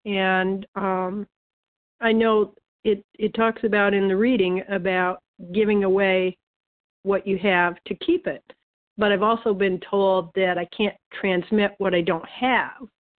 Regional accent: Michigan, United States; I'm from Michigan.

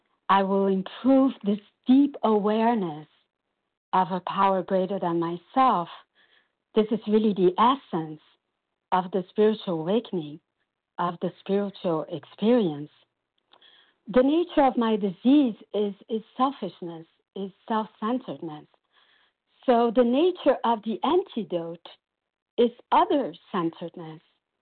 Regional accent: São Paulo, Brazil; And I'm from Brazil, São Paulo.

